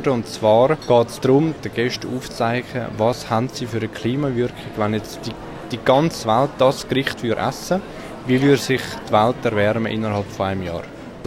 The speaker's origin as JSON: {"language": "German", "town": "Meilen", "region": "Zurich", "country": "Switzerland", "tie": "born or raised there", "lives_now": "Gossau, Switzerland", "said": "bin 34, aufgewachsen in Meilen, wohne jetzt in Gossau und gelernter Koch."}